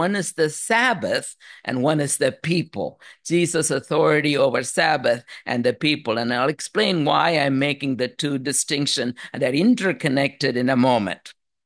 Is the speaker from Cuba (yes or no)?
no; India; born there; In my case, for example, I would say I'm an Indian by birth.